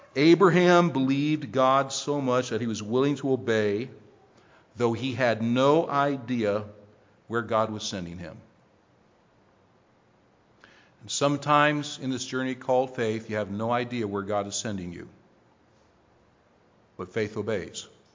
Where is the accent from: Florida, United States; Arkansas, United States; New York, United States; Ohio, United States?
Ohio, United States; Canton; I worked back in my hometown in Canton, Ohio for about a 2-year period